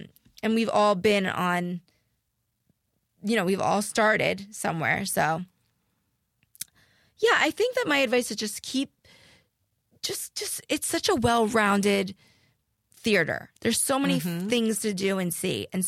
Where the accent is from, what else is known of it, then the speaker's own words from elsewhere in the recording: New Jersey, United States; And, you know, yeah, I am from New Jersey, and I am Italian, and I am in a wheelchair.